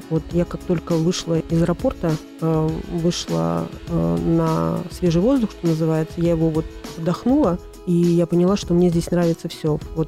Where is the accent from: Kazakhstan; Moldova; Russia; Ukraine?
Moldova; Cahul; moved away as an adult; now in Riga, Latvia; И в Риге я более 30 лет уже живу и радуюсь. Приехала я из Молдавии, тогда это называлось еще Молдавия, южный город Кагул. Приехала сюда учиться.